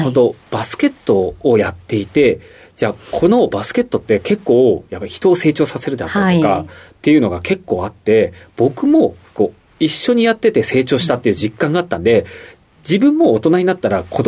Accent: Miyagi, Japan; はい、出身は宮城県になります。

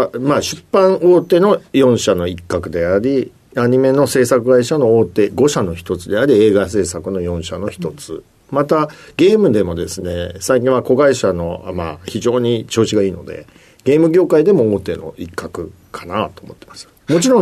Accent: Yokohama, Kanagawa, Japan; born there; 父親が転勤族だったので、はい、生まれたところは横浜市なんですが、2歳までしかいなかったので、うん、記憶にはないです

